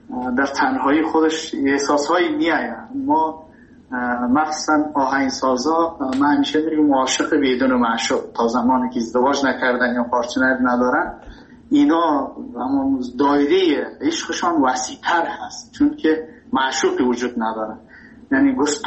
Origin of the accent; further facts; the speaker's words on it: Afghanistan; moved away; also born or lived in Iran; ما مهاجر شدیم در ایران. من ایران که رفتم، تحصیل ما کسی که میخواد در ایران رشد کنه تحصیل کنه به عنوان یک افغان